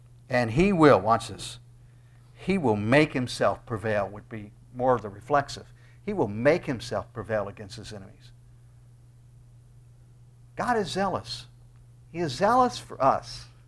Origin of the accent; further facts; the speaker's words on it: West Virginia, United States; born there; also born or lived in Illinois; I mean, I was born in West Virginia. How did I get in Florida?